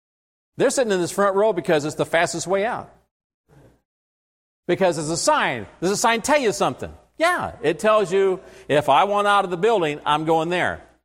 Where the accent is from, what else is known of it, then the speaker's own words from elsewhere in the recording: California, United States; I'm not taking blame because I'm from California. But we won't talk about my state right now.